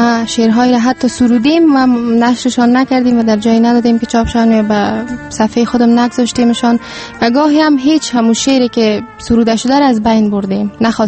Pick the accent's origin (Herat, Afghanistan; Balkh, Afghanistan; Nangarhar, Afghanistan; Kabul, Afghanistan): Kabul, Afghanistan; born there; خب من در سال 1371 به دنیا آمدیم در همین جا در کابل.